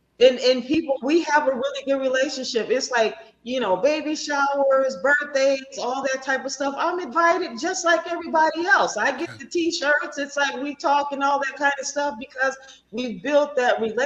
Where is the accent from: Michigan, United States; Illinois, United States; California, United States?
Michigan, United States; Muskegon; moved away; also born or lived in Indianapolis / Virginia / Georgia; I'm definitely, from Muskegon, Michigan, born and raised. I moved from Michigan back in 2000. So not straight to Georgia, of course, you know, I went to Indianapolis and then Virginia and then but I've been in Georgia now for 17, 18 years.